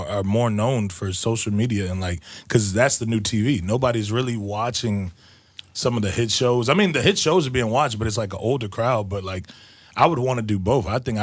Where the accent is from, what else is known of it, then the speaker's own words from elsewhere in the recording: Georgia, United States; Nah, I genuinely, I'm from the South, bro. I'm from, you know.